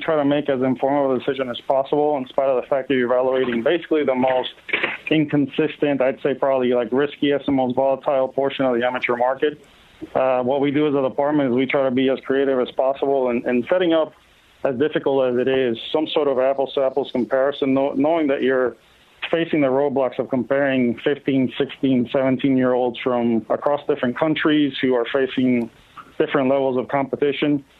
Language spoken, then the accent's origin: English; Puerto Rico; And I grew up in Puerto Rico, and I had the privilege of growing up in a home where basically, baseball is a way of life.